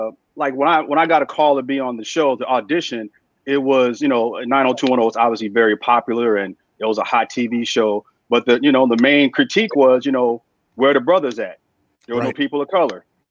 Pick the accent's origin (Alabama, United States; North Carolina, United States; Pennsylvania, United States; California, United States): California, United States; also born or lived in Memphis; I grew up in California. I was born in Memphis, but raised in California.